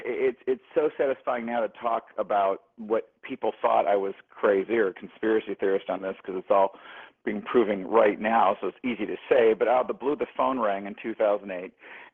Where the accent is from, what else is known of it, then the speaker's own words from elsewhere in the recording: Detroit, Michigan, United States; Both my parents met when they were police officers in Detroit, and then I was raised in Detroit till the riots and grew up outside, went to Michigan.